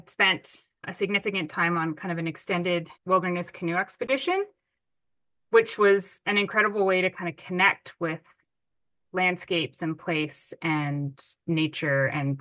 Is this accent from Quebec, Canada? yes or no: no; Ottawa, Ontario, Canada; So I grew up in a city. I grew up in Ottawa, actually, which is the capital of Canada.